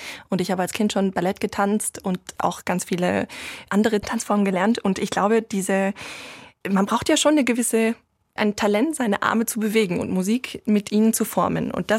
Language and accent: German; Munich, Bavaria, Germany; Ich bin Münchner Kindl, ne?